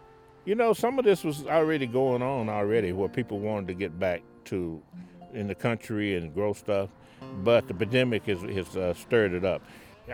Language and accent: English; Haskell, Oklahoma, United States; And I'm from Haskell, Oklahoma. I was born and raised here in Oklahoma.